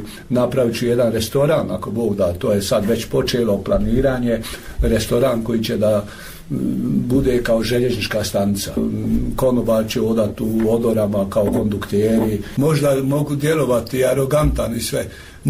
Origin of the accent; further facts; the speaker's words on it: Croatia; Slušajte, ja sam Hrvat.